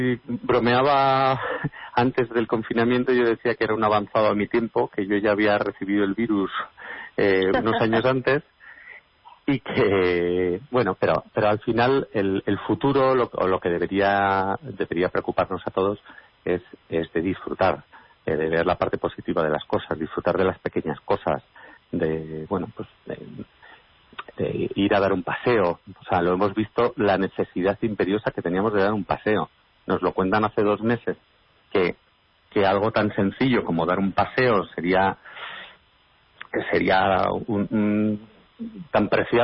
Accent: Pamplona, Navarre, Spain; now in Madrid, Spain; cuando yo llegué de Pamplona a Madrid vivía en un apartamento en Arturo Soria

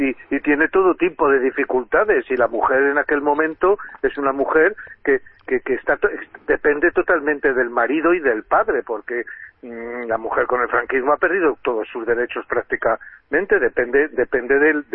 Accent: Madrid, Community of Madrid, Spain; Yo soy de Vallecas, y entonces había extraperlo en toda España.

